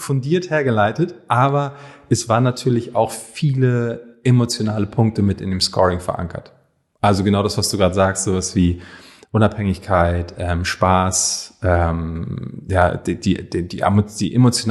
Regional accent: Hamburg, Germany; Ich komme aus dem Hamburger Westen ursprünglich.

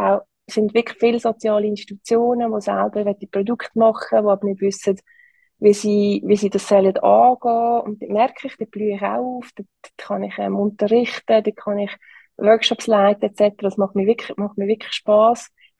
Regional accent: Lucerne, Switzerland; in Luzern, meiner Heimat, fehlt so ein bisschen der Designaspekt

